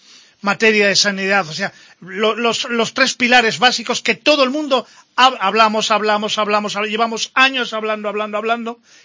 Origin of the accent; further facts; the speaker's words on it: Spain; yo como español